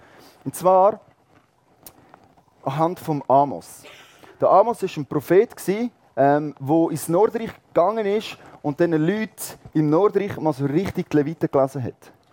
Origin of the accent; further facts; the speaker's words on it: Switzerland; Ich weiss, wir als Schweizer, wir haben schon fast eine Zwangsneurose.